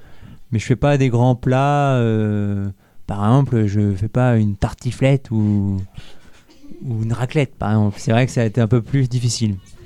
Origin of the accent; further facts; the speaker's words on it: Normandy, France; Donc je suis parti de chez moi en Normandie, une région du nord de la France